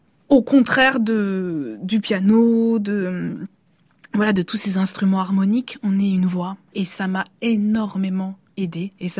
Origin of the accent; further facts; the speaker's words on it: Bordeaux, Nouvelle-Aquitaine, France; born there; je suis née à Bordeaux en 1981 et je suis violoniste.